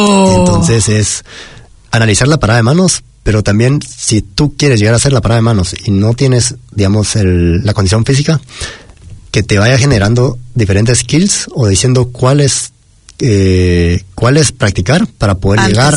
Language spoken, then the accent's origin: Spanish; Guatemala; yo, por ejemplo, creciendo en Guatemala y a 30 minutos de la capital